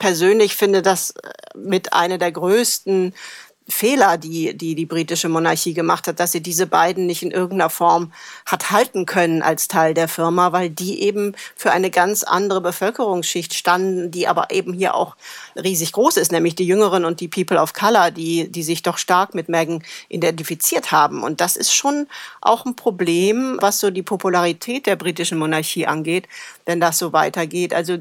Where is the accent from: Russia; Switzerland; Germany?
Germany; Cologne, North Rhine-Westphalia; Ich bin einfach ganz normal in Köln geboren und aufgewachsen